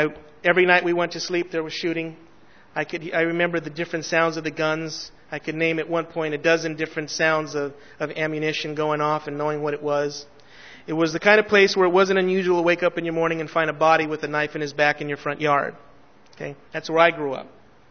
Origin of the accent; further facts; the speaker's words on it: Los Angeles, California, United States; I grew up in East Los Angeles. I grew up across the street from the largest gang house in East Los Angeles.